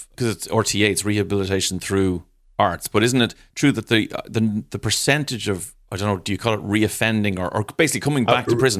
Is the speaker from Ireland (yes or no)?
yes; Ireland; Certainly it really spoke to me as an Irish man